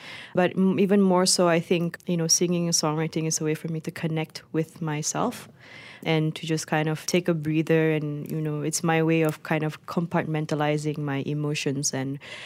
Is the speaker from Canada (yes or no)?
no; Borneo, Malaysia; I tell people I'm from Malaysian Borneo